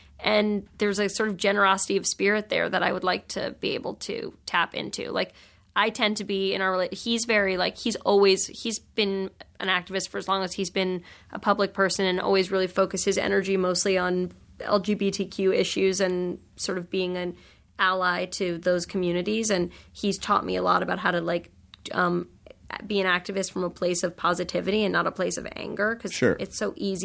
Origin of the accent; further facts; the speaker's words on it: New York City, New York, United States; you know, I grew up in New York and there's a lot of, like, sort of, like, that's, you know, the home of, like, you know, sassy literary gatherings